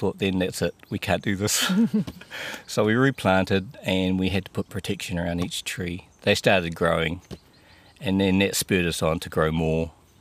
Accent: Lower Hutt, Wellington, New Zealand; I'm from Lower Hutt and I grow yuzu.

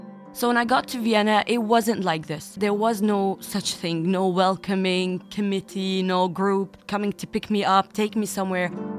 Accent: Syria; English is a second language; moved away; And at the moment that I say I'm from Syria, everything has changed.

